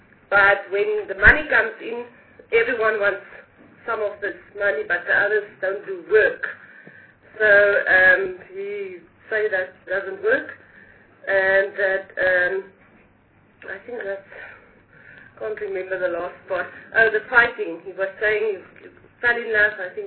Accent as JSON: {"language": "English", "country": "South Africa", "first_language": "Afrikaans", "second_language": "English", "said": "My first language is Afrikaans, Chair, so you're asking the wrong person to translate it."}